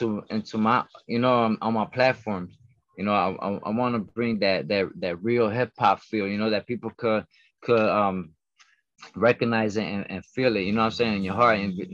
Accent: Trenton, New Jersey, United States; also born or lived in Chicago; now in Puerto Rico; I was born in Chicago. I was raised in Trenton, New Jersey, and I live in Puerto Rico.

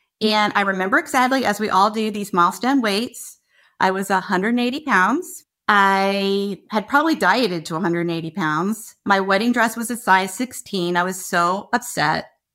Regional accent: Virginia, United States; I grew up in, you know, outside the Lynchburg area, right?

